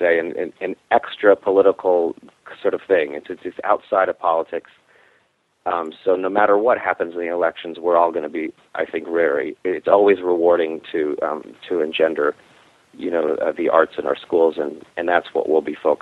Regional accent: East Coast, United States; also born or lived in Sacramento; I was born in Sacramento, but my upbringing was on the East Coast.

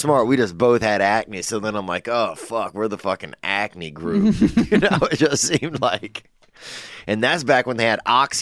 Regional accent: New Orleans, Louisiana, United States; I grew up around New Orleans, and they got a St. Charles over there.

